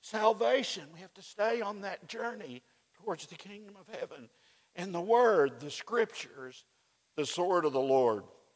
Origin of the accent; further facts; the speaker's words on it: Oklahoma, United States; when I was growing up in Oklahoma, two of my best friends were identical twins.